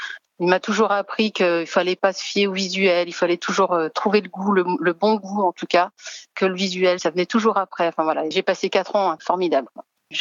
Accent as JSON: {"language": "French", "town": "Saint-Étienne", "region": "Auvergne-Rhône-Alpes", "country": "France", "said": "Moi, je suis originaire de Saint-Étienne, donc c'est tout à côté de Saint-Bonnet-le-Froid."}